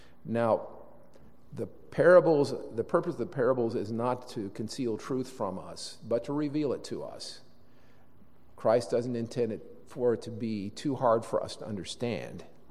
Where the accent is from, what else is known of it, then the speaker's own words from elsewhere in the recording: Illinois, United States; I grew up in Illinois, and when I would come here for vacations with my family